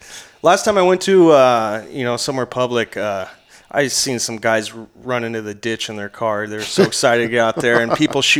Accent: West Sacramento, California, United States; So I grew up out in West Sac before it got developed, and obviously there's a lot of good hunting out there

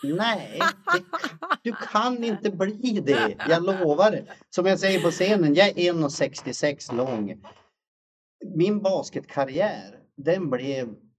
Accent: Umeå, Västerbotten County, Sweden; jag är från Umeå då.

